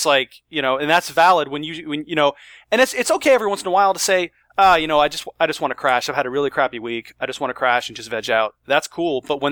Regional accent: Canada; I'm Canadian.

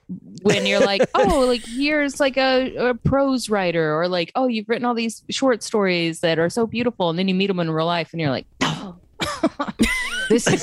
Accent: Little River, Texas, United States; Little River. I'm from like rural Texas.

